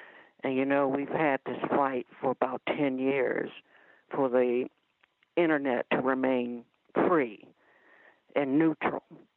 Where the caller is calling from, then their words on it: Ohio, United States; I haven't called in quite a while. I'm calling from Ohio.